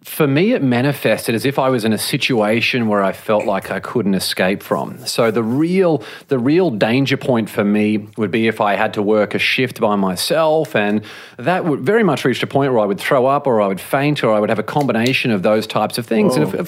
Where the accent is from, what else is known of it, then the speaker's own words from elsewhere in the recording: Australia; So yeah, I grew up in Australia